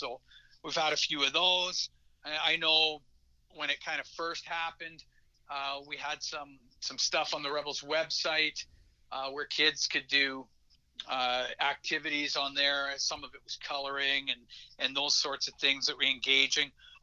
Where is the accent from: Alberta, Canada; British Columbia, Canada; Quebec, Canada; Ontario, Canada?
Alberta, Canada; Edmonton; I'm from Edmonton. I cheer for the Oilers. I cheer for the Edmonton Eskimos.